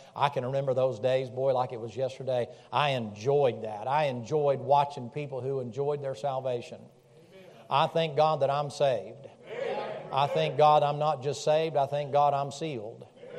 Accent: Tennessee, United States; I mean, I'm from Tennessee, that's true, and I like that kind of a bluegrassy sort of feel, that's true.

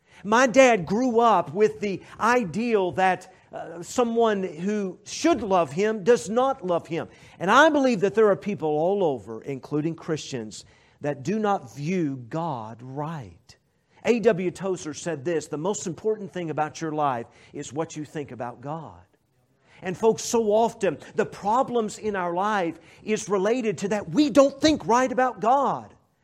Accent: Knoxville, Tennessee, United States; I grew up in a home where we didn't have animals inside the house. I grew up in Knoxville, Tennessee.

